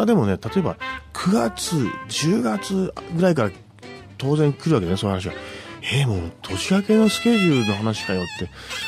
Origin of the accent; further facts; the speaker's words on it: Chiba, Japan; 僕もまあ関東なんですけども、まあ、千葉生まれ千葉育ちなんで、